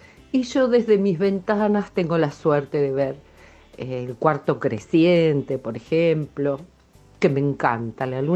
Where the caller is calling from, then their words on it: Mar del Plata, Buenos Aires Province, Argentina; soy de Mar del Plata.